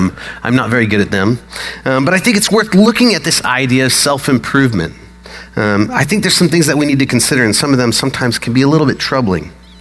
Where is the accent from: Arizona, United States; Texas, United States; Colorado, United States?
Colorado, United States; now in Portland, United States; I'm from Colorado, and we don't get that many snowy days in Portland